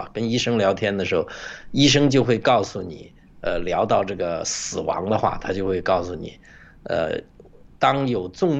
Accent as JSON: {"language": "Chinese", "country": "China", "said": "都是比较相对于我们大陆人"}